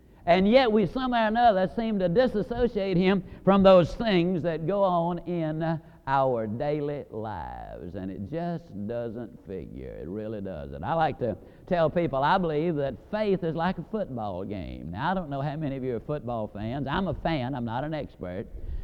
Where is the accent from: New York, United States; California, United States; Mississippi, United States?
Mississippi, United States; Yazoo City; also born or lived in Alabama; I was born in L.A. That's lower Alabama. And I was raised over in Yazoo City, Mississippi.